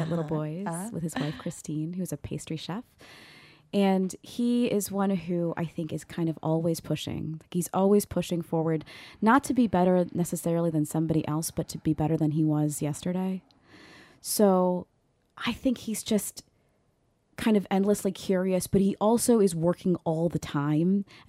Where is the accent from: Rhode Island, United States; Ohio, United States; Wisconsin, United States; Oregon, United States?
Ohio, United States; So yeah, my family is Slovak. We're from Northwest Ohio.